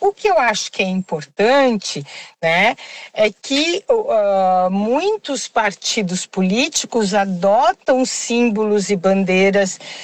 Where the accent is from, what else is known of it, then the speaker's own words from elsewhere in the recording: Brazil; eu sou brasileira